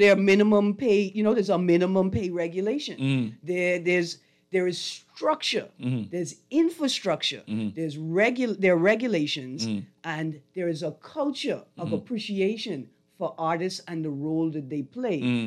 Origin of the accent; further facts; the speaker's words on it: Bahamas; a lot of us are as American as we are Bahamian.